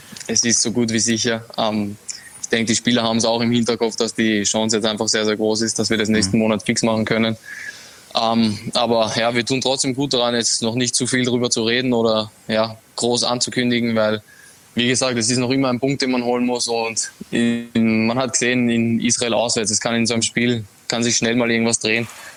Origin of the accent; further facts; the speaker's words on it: Austria; Ich als Österreicher drücke natürlich Salzburg die Daumen.